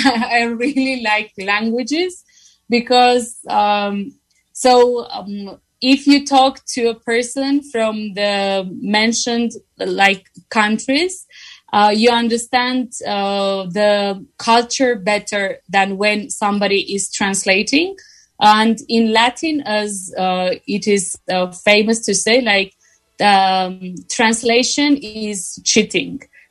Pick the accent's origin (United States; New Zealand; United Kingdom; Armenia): Armenia; first language Armenian; English is a second language; Now, of course, Armenian is my native language. At school, we studied Russian, English, at the university, Russian, Italian.